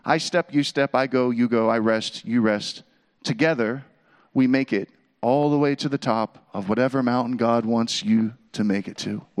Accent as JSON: {"language": "English", "town": "Pittsburgh", "region": "Pennsylvania", "country": "United States", "said": "And then my thought is like, I'm from Pittsburgh. I cannot receive this man's prayer right now."}